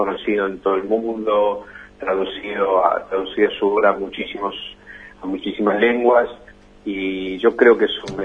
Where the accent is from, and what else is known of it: Argentina